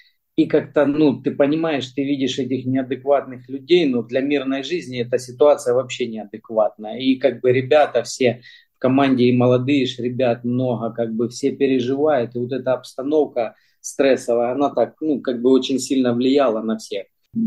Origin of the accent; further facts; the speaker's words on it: Donetsk, Donetsk Oblast, Ukraine; Да, я сам из Донецка, я как раз родился и вырос вот именно в районе, микрорайон Октябрьский такой называется.